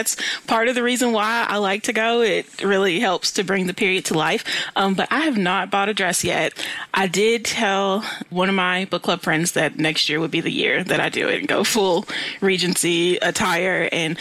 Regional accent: Louisville, Kentucky, United States; And I'm actually from Louisville, so I'm familiar with your city.

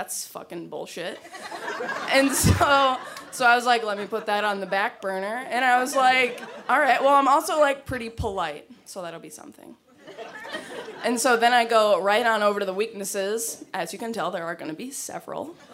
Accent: Midwest, United States; I'm just from the Midwest. I've been to Canada twice.

